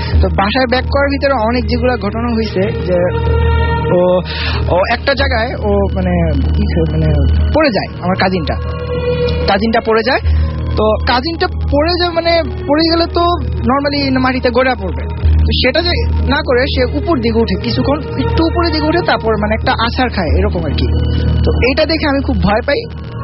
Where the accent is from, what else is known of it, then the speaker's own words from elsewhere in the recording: Comilla, Chittagong Division, Bangladesh; আমার গ্রামের বাড়ি কুমিল্লা ইন্ডার বর্ডারের এদিকে, বর্ডার কাছে।